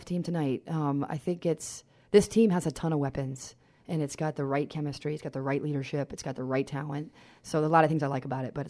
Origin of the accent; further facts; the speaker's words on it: New Hampshire, United States; because I'm from New Hampshire